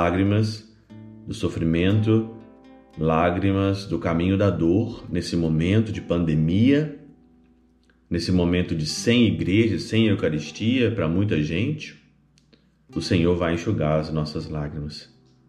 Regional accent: Ouro Branco, Minas Gerais, Brazil; Na minha cidade natal, em Ouro Branco

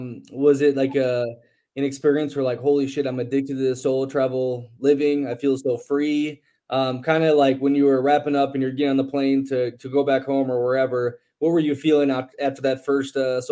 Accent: Minnesota, United States; Oh, where am I from? Oh, I'm from Minnesota. You know, here's what we do there.

